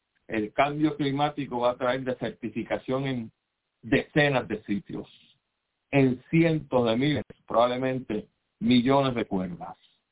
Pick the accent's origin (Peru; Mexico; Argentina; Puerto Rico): Puerto Rico; como decimos un puertorriqueño